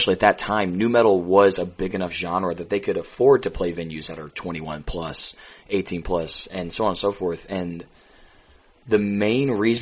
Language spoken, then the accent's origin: English; the South, United States; I'm from the Bible Belt, so yeah.